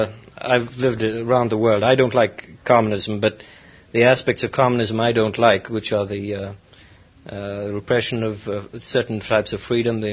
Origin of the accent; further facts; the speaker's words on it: United Kingdom; Now, I'm from Britain